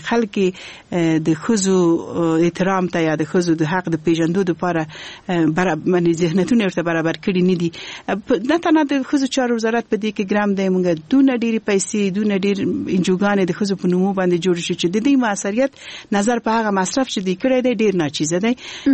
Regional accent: Kabul, Afghanistan; also born or lived in Balkh; او هغه وخت دغه لپاره ما درس په کابل کې ویلې دی او لوی شوی په کابل کې

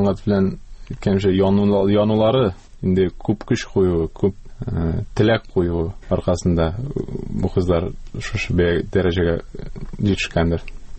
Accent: Kazan, Tatarstan, Russia; Казанга Казан белән араны үзәргә җыенмы гомумән, чөнки ул минем туган җирем.

